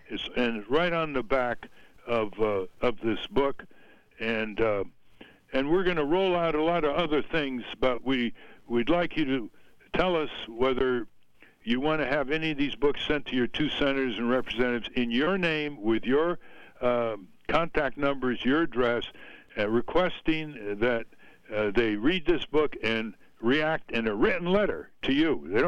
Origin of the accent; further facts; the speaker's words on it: New England, United States; You know, I grew up in New England.